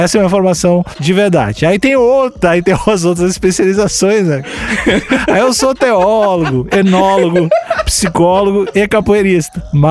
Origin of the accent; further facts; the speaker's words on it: Rio do Sul, Santa Catarina, Brazil; accent: Rio do Sul; tá vindo até meu sotaque mais do Rio do Sul também.